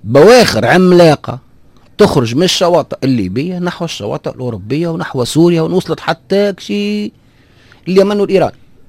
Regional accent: Tunisia; لكن احنا شوف احنا في تونس احنا في تونس معترفين به

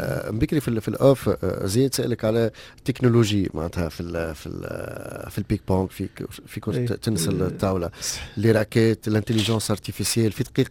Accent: Tunisia; عندنا في تونس، عندنا معليش نصنعوهم نجيبوهم من برا

